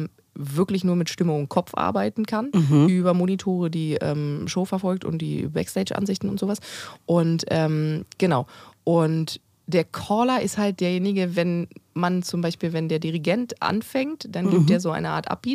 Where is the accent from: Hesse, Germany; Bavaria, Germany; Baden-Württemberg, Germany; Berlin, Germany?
Berlin, Germany; Also ich bin tatsächlich gebürtige Berlinerin.